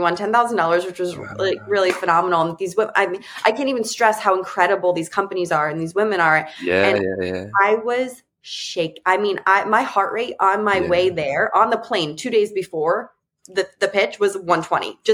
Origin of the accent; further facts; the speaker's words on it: East Coast, United States; now in San Diego, United States; I also live in San Diego, and I don't like, I have a great network of friends, but I'm from the East Coast originally, and my best friends live across the country.